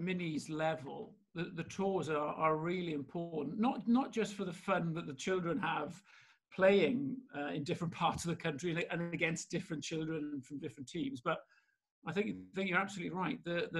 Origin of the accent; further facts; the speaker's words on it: Bridgend, Wales, United Kingdom; I'm born and raised in Bridge End. So I went to Trelallis Primary, which is just on the outskirts of Bridge End, heading towards Puthcawl. And then I went to Brinterion Comprehensive.